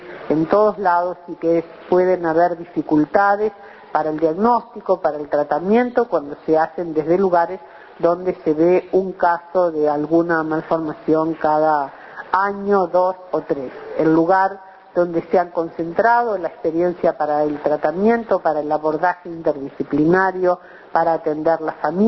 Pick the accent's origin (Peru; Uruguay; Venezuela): Uruguay; como uruguayas y como uruguayos